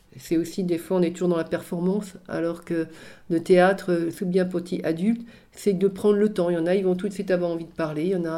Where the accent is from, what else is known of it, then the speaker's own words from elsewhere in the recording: Lambersart, Hauts-de-France, France; On est tous des Lambersartois et Lambersartoises.